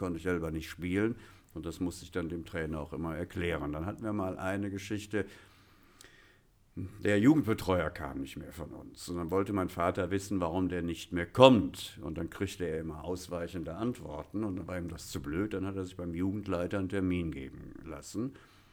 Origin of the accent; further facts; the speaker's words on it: Cologne, North Rhine-Westphalia, Germany; Ich bin in Köln-Beihenthal aufgewachsen